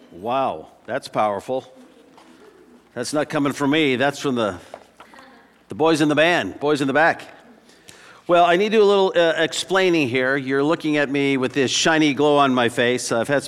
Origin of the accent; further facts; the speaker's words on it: Arizona, United States; I grew up in Arizona, and I got sunburned quite a lot